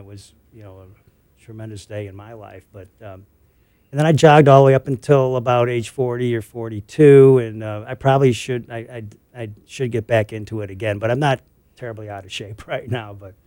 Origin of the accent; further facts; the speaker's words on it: Midwest, United States; moved away as an adult; I moved out here from the Midwest when I was 18. And, well, actually, I was 22, but I had been smoking since I was 18.